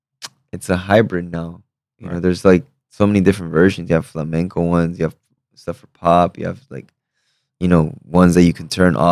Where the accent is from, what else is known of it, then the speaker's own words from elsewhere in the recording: Miami, Florida, United States; also born or lived in Peru; I was born in Peru, but I was raised in Miami.